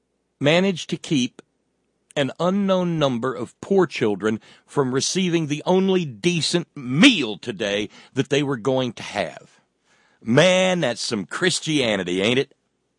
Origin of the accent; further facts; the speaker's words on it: Appalachia, United States; Hey, I'm an Appalachian, I can say this.